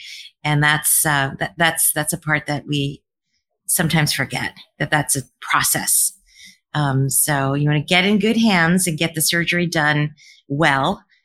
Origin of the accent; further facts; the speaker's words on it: Colorado, United States; So I grew up downhill skiing. I grew up in Colorado.